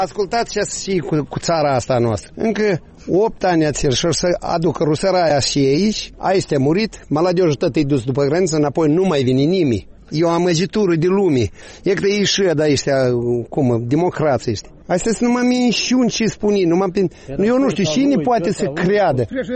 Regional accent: Bujor, Moldova; Sunt moldoveni, avem moldovan. De la Bujor.

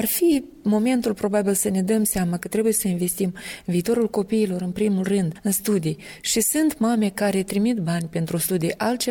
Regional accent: Soroca District, Moldova; satul meu de Baștină, parcă în Răunul Soroca, satul încet, încet, mi-e trist să zic că moare

